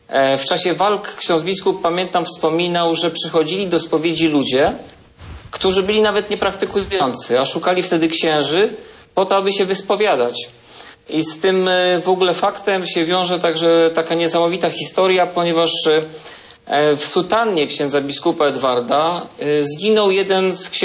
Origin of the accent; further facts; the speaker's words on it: Radom, Masovian Voivodeship, Poland; Ja pochodzę z Radomia.